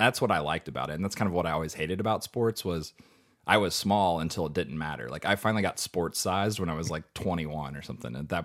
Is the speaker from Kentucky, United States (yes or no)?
yes; Louisville, Kentucky, United States; we're all from Louisville, me and the other founders